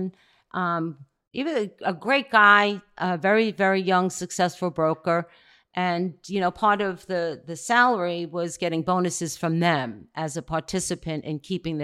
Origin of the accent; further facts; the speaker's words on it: Staten Island, New York, United States; I'm from Staten Island, New York.